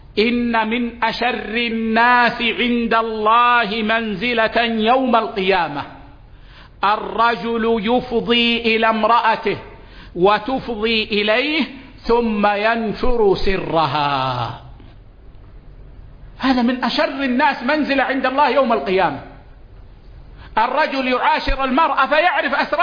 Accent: Saudi Arabia; عندنا في السعودية

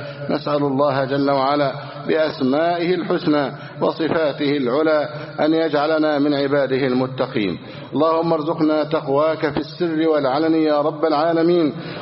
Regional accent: Egypt

